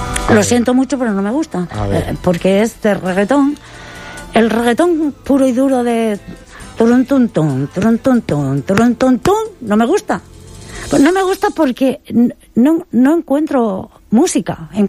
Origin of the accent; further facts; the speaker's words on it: Asturias, Spain; also born or lived in Madrid; now in Benidorm, Spain; Pero nunca he perdido mis raíces, nunca las he perdido. Y yo estoy orgullosa de mi tierra y de ser asturiana. Pero toda mi vida, mi domicilio ha estado en Madrid. Menos ahora que llevo 16 años en Benidorm.